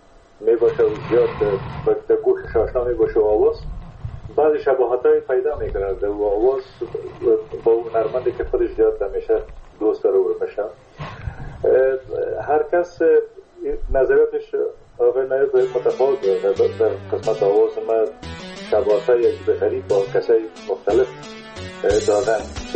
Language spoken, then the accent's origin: Persian; Kunduz, Afghanistan; born there; در قندوز در اون زمانی که ما به دنیا آمدم، پدرم در اسپینزر قندوز مصروف ایفای وظیفه بوده و در اون زمان البته تا سنای 3 سالگی رو ما در قندوز بودیم